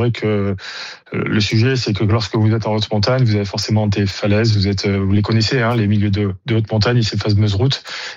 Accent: Provence-Alpes-Côte d'Azur, France; Je viens des Alpes-Maritimes, on connaît régulièrement cela dans les routes des vallées.

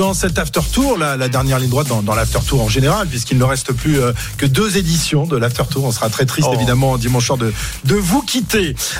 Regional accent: France; On est français, on voudrait avoir un français.

